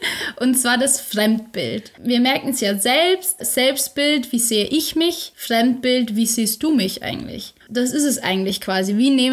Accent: Austria; now in Germany; In unserem Haushalt zwar mal echt mehr Österreicher als Deutsche, was nun mal nie vorkommt, da wir ja Österreicher in Deutschland sind.

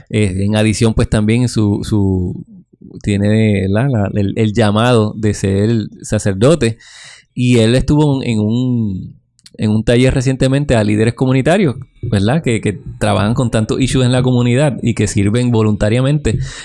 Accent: Puerto Rico; Nosotros como cultura puertorriqueña tenemos que aceptar que no somos los más asertivos del mundo.

